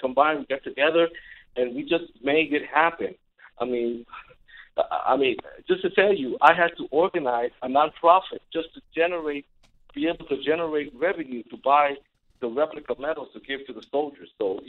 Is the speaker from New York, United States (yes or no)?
yes; Bronx, New York, United States; I'm a New Yorker. I'm from the Bronx, so I make no excuses, and I'm very, very proud of my heritage.